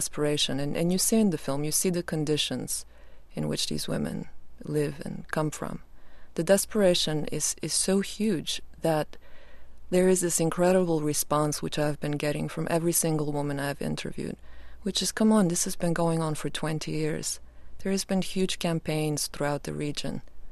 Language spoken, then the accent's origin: English; Bulgaria; I come from Bulgaria, and I show up to the village where I'm from